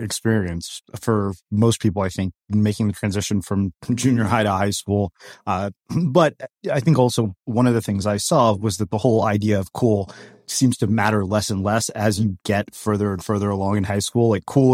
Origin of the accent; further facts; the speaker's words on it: College Station, Texas, United States; And I said, "I grew up in College Station." He was like, "No way, that's where we're from."